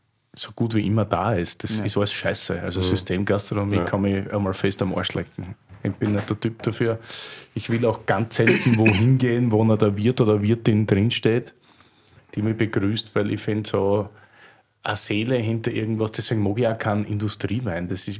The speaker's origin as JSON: {"language": "German", "region": "Styria", "country": "Austria", "lives_now": "Berlin, Germany", "said": "Als Steirer in Wien"}